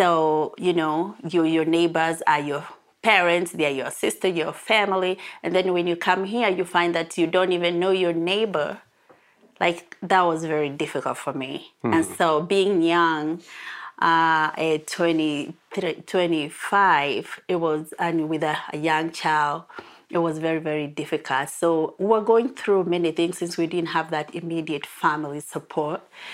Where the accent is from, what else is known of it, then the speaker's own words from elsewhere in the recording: Kenya; English is a second language; I was born in Kenya, mm-hmm, raised up by a Christian family.